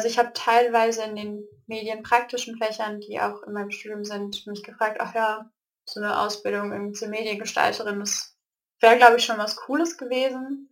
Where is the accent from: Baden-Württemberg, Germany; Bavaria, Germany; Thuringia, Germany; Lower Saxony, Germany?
Lower Saxony, Germany; Braunschweig; also ich komme ursprünglich aus Braunschweig